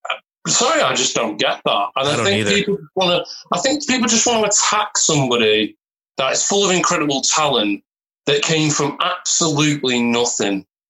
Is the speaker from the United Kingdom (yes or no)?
yes; England, United Kingdom; I'm from England.